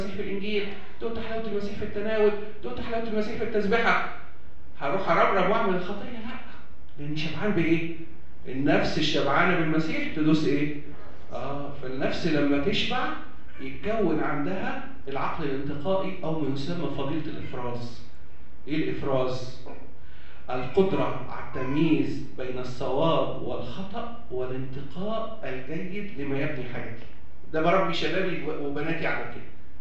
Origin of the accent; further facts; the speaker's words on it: Egypt; يحجبوا البنات عندنا في مصر